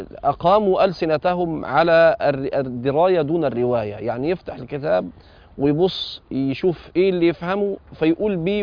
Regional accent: Egypt; احنا عندنا في مصر

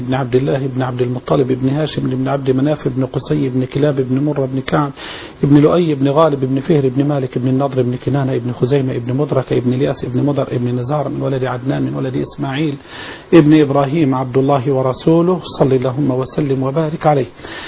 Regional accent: Egypt; احنا الشعب المصري

